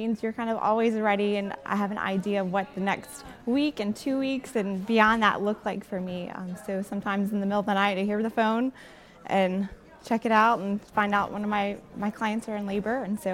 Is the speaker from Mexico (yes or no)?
no; Ponchatoula, Louisiana, United States; I actually grew up in Ponchatoula, but my mom had 5 natural births, and I was born with a midwife.